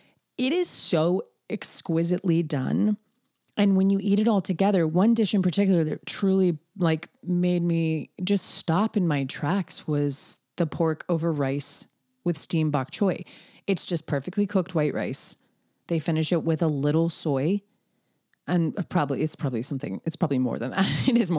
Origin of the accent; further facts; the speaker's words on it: Williston, South Carolina, United States; as someone who grew up in the South, like I'm from Williston, South Carolina, which on that Highway 78, which is the stretch of road that goes from Charleston to Aiken, there's nothing but small towns in between, little farming towns, and nothing.